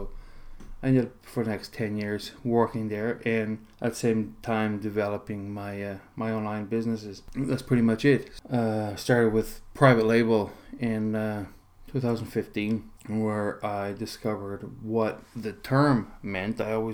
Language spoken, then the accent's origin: English; Portugal; moved away as an adult; also born or lived in Ontario, Canada; now in Canada; In the late 70s, I was born in Ontario, Canada. I moved to Europe when I was five to Portugal. And I lived there for 25 years. It's a beautiful place. Then in 2006, I moved back to Canada.